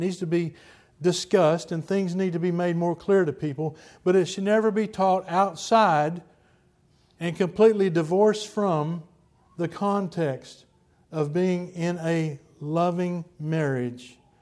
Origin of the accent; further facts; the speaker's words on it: Texas, United States; accent: Texas; And if you're listening from another country and you're dealing with my Texas accent, I apologize, it's the best one I got.